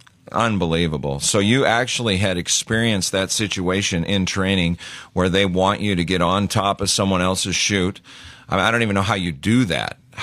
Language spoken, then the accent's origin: English; Montana, United States; I grew up in Montana, and so when they were up in those mountains, I could smell that lime in the dirt just because I've been around it so much.